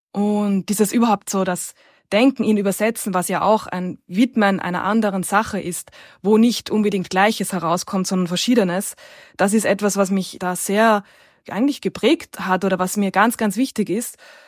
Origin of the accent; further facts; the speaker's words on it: Vienna, Austria; born there; Ich bin in Wien geboren, wo ich auch lebe und arbeite.